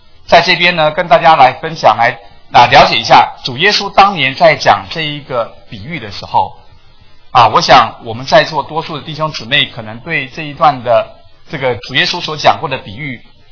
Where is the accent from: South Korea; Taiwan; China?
Taiwan; now in United States; 我就跟他说我从台湾来啦。